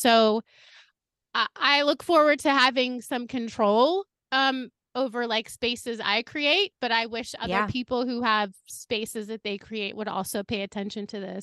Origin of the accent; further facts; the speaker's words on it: New York City, New York, United States; And to be honest, as a New Yorker, it's sad. I didn't even really know this is happening. But in my defense, New York City has so many things going on.